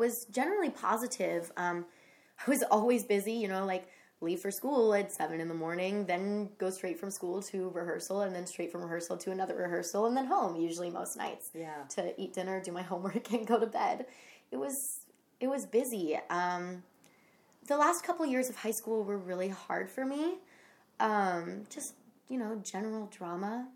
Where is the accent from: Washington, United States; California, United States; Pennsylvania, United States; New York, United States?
California, United States; Placerville; this woman, Jolinda Crocker, from my hometown of Placerville, California, I met her at the county fair